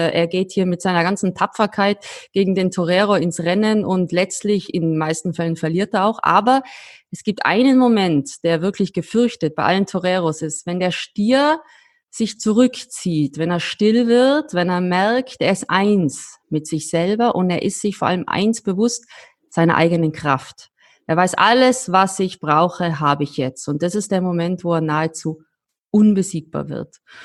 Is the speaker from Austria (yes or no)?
yes; Austria; ich bin vor allem als Österreicherin wahnsinnig stolz, dass wir ihn heute hier haben.